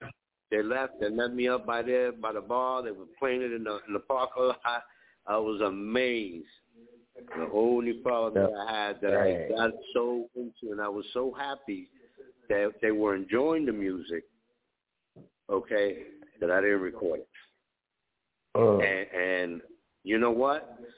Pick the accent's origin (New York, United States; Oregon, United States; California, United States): New York, United States; Bronx; I said, wow, all right, I'm from up north too. I'm from the Bronx.